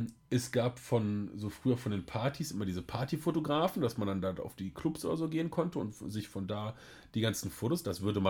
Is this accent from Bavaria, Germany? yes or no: no; Krefeld, North Rhine-Westphalia, Germany; Ja, ich bin in Krefeld zur Schule gegangen